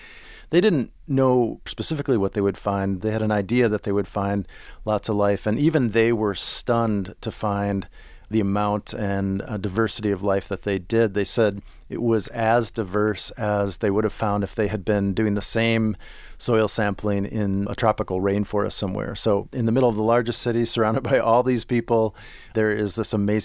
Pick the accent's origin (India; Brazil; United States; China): United States; Minneapolis, Minnesota; I grew up in Minneapolis, and my grandparents lived in southern Illinois.